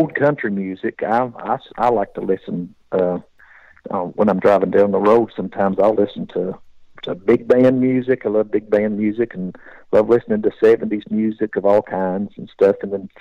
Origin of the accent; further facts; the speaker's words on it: Kentucky, United States; because we're from Kentucky and we know what a bluegrass group is.